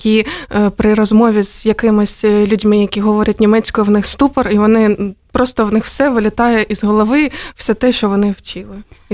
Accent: Dnipro, Dnipropetrovsk Oblast, Ukraine; born there; also born or lived in Odesa; Я народилася в місті Дніпро, і півтора роки до початку повномасштабного вторгнення я жила в Одесі.

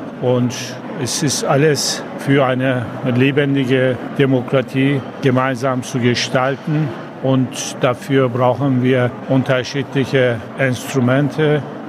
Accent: Lübeck, Schleswig-Holstein, Germany; ich komme aus Lübeck

